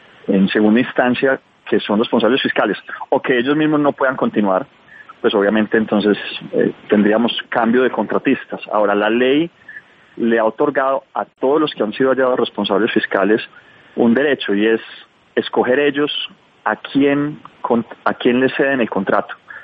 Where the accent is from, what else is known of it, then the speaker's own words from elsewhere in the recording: Colombia; somos todos los colombianos.